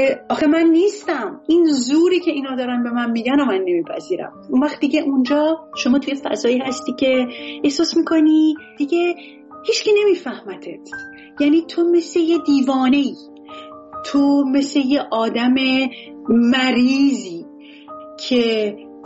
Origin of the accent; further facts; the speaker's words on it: Iran; moved away; من دی ماه 1383 از ایران اومدم بیرون.